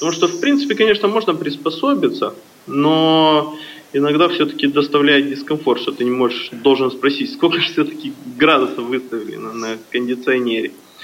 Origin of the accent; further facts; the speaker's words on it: Odesa, Odesa Oblast, Ukraine; я из Одессы, у меня два вопроса и одна мысль.